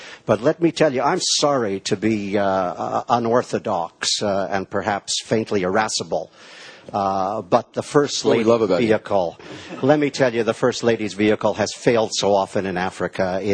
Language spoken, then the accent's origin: English; Canada; You'll forgive me as a Canadian, a faintly invidious comment, but since my own country is involved, I can make it.